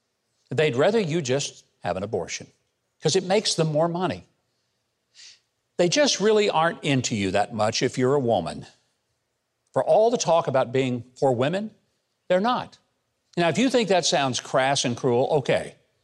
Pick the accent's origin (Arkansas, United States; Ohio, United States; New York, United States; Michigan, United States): Arkansas, United States; They're from my home state of Arkansas.